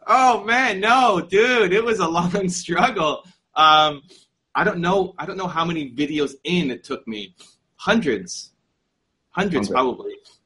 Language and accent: English; New Jersey, United States; You know, you growing up in New Jersey, I'm sure you had your yearbooks